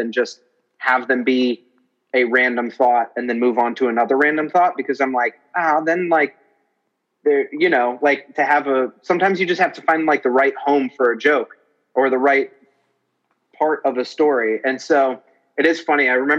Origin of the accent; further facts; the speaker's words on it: New York, United States; well, I'm from New York and I'm a comedian.